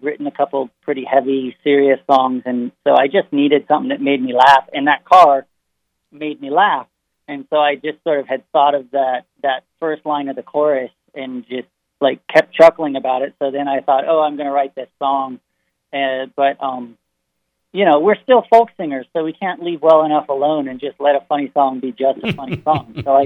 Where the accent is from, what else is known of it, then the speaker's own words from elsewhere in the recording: Florida, United States; You know, I grew up, I was born in Florida, and you can take a boy away from the redneck, but you can't take the redneck out of the boy.